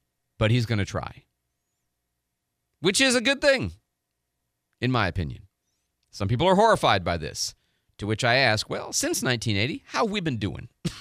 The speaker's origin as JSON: {"language": "English", "country": "United States", "said": "just as an American who believes generally in almost everything he's trying to accomplish"}